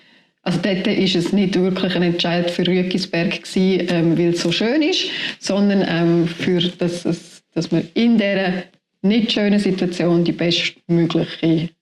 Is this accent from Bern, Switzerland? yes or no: yes; Bern, Switzerland; Ich bin in Schabina aufgewachsen. Ich habe sehr engen Bezug zu dem Dorf.